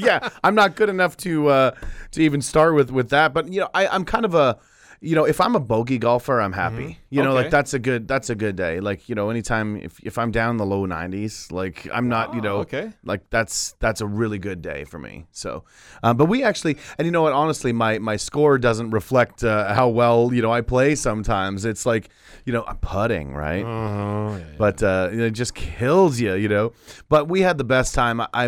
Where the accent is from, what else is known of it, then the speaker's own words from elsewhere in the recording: Pembroke, Ontario, Canada; now in Nashville, United States; I grew up in Ontario, in Pembroke, Ontario, just about an hour and a half, hour 45 from Ottawa